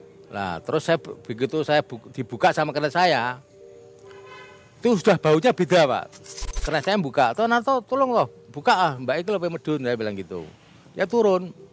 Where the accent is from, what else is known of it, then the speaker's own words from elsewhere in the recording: Purwodadi, Central Java, Indonesia; born there; saya menikah di Pati. Saya lahirnya di Purwodadi, Pak.